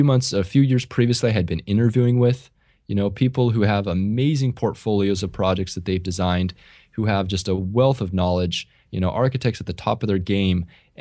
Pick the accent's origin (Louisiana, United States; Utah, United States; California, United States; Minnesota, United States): California, United States; also born or lived in East Coast; So I grew up out here in California, and I found my way to the East Coast just because of school, just because of Cornell.